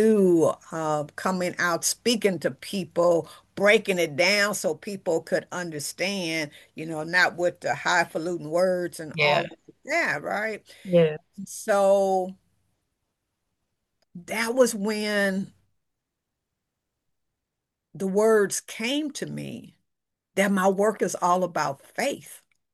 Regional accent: Los Angeles, California, United States; So that's why I always make it a point to tell people that I was born and raised in Watts, because it was still Watts when I left there.

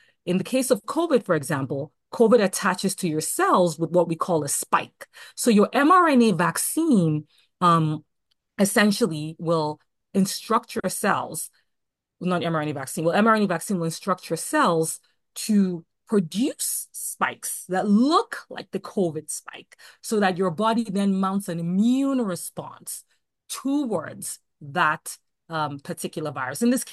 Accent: Lagos, Nigeria; moved away as an adult; now in Houston, United States; I grew up myself in Lagos, Nigeria, in West Africa, and so I'm very familiar with the impact of vaccine-preventable diseases. And moving here to the U.S. for college and then for medical school, and then also working in Mississippi and then moving to Houston, working in Long Island

